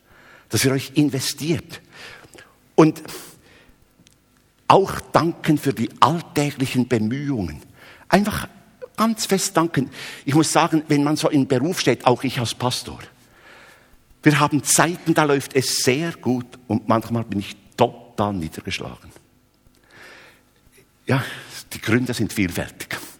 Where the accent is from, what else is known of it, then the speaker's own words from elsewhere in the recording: Switzerland; Bei uns in der Schweiz gibt es so Familien mit Ländlermusik, also das ist so volkstümliche Musik.